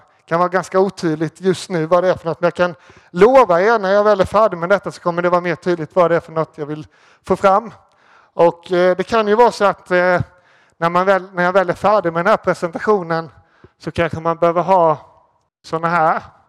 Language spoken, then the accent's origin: Swedish; Småland, Sweden; Jag kommer själv från Småland och där tycker vi om saker som är billigt.